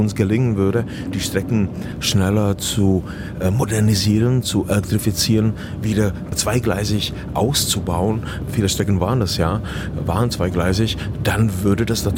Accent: Lomnice nad Popelkou, Liberec Region, Czechia; wie meine Kleinstadt im böhmischen Paradies in Tschechien, wo ich herkomme. 1906 Lomnice nad Popelkou, so heißt der Ort

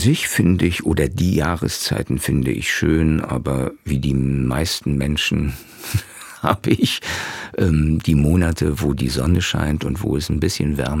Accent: Brandenburg, Germany; also born or lived in Leipzig; wie eben auch meine Heimatstadt, eine kleine Stadt in Brandenburg, die Industrie verloren hat

